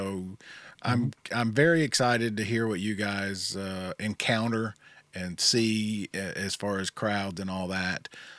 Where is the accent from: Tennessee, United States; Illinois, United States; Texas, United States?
Tennessee, United States; We're from Tennessee.